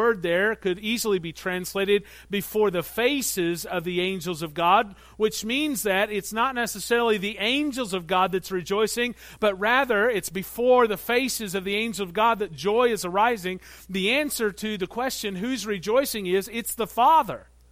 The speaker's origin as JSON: {"language": "English", "town": "Anna", "region": "Illinois", "country": "United States", "tie": "born or raised there", "said": "I grew up in Southern Illinois. I don't know if you know where Southern Illinois is. This is not it. Okay, when I'm in Chicago and I say Southern Illinois, they think Joliet. I'm from Anna, Illinois."}